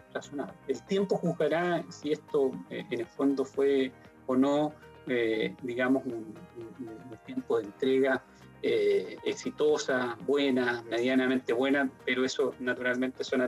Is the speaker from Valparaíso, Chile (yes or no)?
no; Puerto Montt, Los Lagos, Chile; moved away as an adult; Yo soy oriundo de Puerto Montt. Y bueno, debí dejar mi casa, digamos, y partir a Santiago.